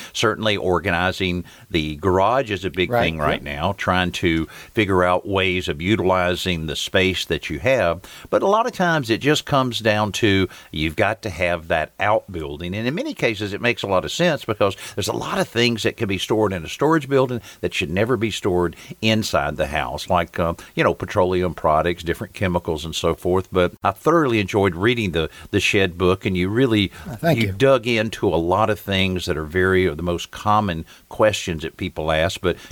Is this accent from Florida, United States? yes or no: yes; Marianna, Florida, United States; the shows we did down in my hometown of Marianna, Florida